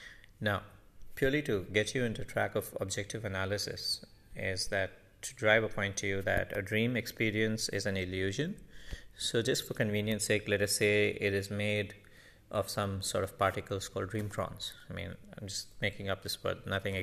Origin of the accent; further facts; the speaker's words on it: India; because that's my origin being Indian.